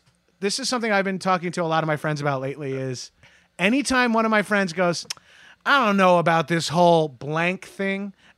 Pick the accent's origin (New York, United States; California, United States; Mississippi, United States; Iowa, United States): New York, United States; I'm from Long Island.